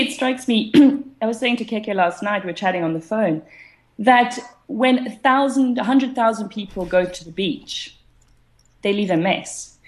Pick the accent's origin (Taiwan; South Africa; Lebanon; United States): South Africa; And as a South African